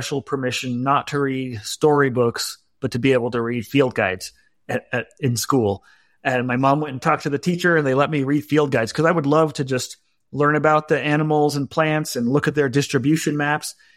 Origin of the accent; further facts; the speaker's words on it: Provo, Utah, United States; So I grew up mostly in Utah, Provo, Orem, Utah. So south of Salt Lake City in the suburbs.